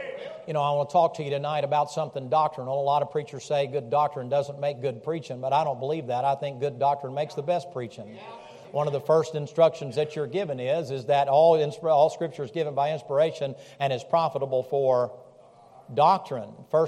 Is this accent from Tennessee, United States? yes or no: yes; Tennessee, United States; I mean, I'm from Tennessee, that's true, and I like that kind of a bluegrassy sort of feel, that's true.